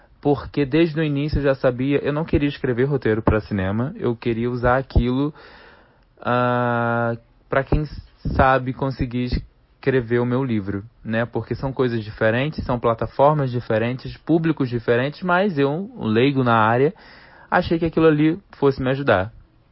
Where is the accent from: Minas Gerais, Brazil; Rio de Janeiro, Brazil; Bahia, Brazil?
Rio de Janeiro, Brazil; Santa Cruz, bairro de onde eu sou também, e aí ela vai explorando o Rio de Janeiro aos poucos, que também é um pouco da minha história.